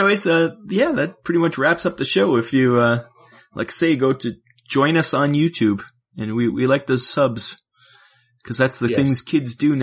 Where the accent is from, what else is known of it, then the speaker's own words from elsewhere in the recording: Canada; We just don't know. We're Canadian.